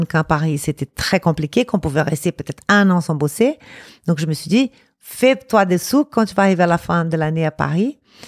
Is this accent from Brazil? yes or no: yes; Rio de Janeiro, Brazil; Ouais, je suis de Rio.